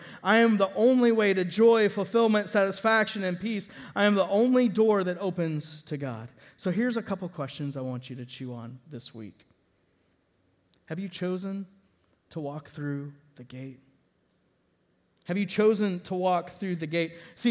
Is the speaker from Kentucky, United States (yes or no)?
no; Dallas-Fort Worth, Texas, United States; I grew up in Dallas-Fort Worth, Texas, and upper middle class area.